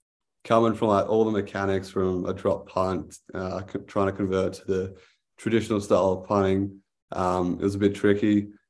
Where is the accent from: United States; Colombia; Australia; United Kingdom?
Australia; Queensland; growing up in Queensland, I had to try my hand at it for sure.